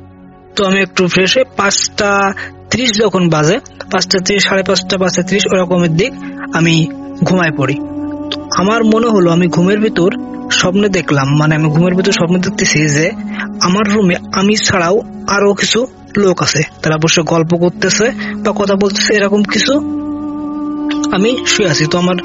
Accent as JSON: {"language": "Bangla", "town": "Jessore", "region": "Khulna Division", "country": "Bangladesh", "said": "আমি পাঁচবাড়িয়া বাখারপাড়া যশোর থেকে বিলং করি।"}